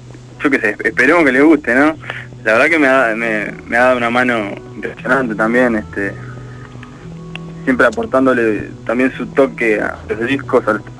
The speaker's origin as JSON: {"language": "Spanish", "region": "Montevideo", "country": "Uruguay", "said": "Soy de Montevideo."}